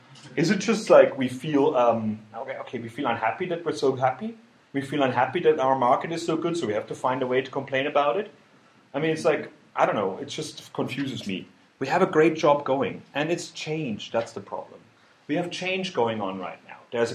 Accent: Germany; I mean, like, I am from Germany.

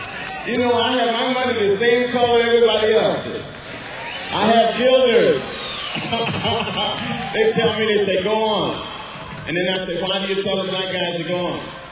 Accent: Mississippi, United States; In the United States, I live in Mississippi. I'm from Mississippi.

